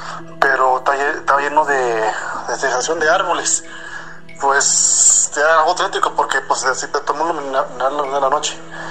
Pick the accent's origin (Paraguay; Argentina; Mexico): Mexico; Zacatecas; Yo soy de acá de Zacatecas.